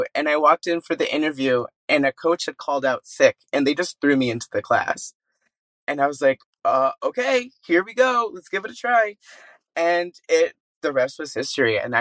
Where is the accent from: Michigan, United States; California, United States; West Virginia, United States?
Michigan, United States; also born or lived in Miami; So I was born in Miami, Florida. Until the age of two, and my family moved to Northern Michigan